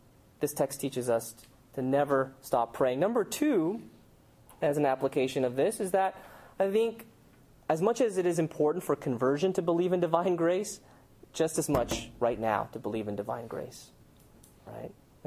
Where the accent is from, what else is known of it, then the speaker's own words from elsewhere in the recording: California, United States; just because we grew up in Orange County, grew up in a church